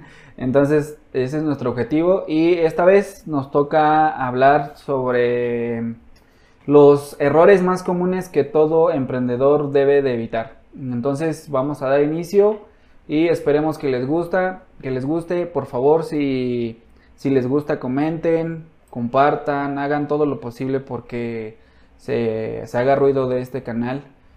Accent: Mexico; somos tres mexicanos, tres hermanos mexicanos que desde pronta edad pues tuvimos la oportunidad de emprender

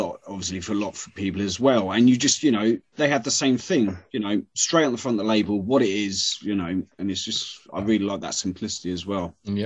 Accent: Hastings, South East England, United Kingdom; because I'm from Hastings originally, like down the south coast

